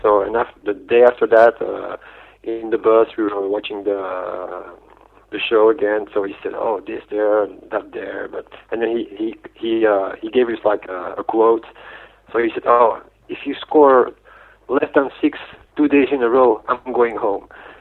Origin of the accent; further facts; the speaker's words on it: Belgium; I was like the only guy from Belgium.